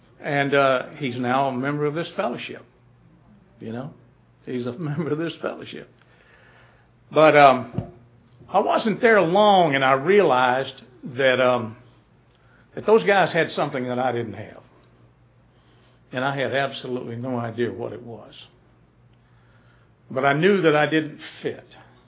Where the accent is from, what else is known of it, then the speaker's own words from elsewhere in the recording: Decatur, Georgia, United States; I was raised in Decatur, Georgia, which was a small town at that time, right outside Atlanta.